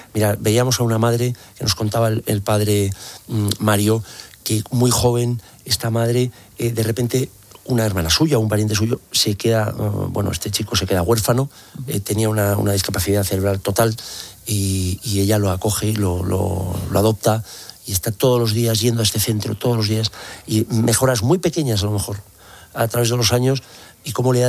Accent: Navarre, Spain; yo, como español, como navarro, como católico

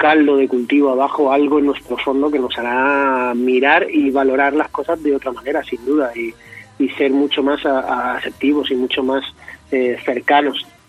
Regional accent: Region of Murcia, Spain; Intentando sobre todo hacer recetas de mi tierra, de Murcia, que me encanta

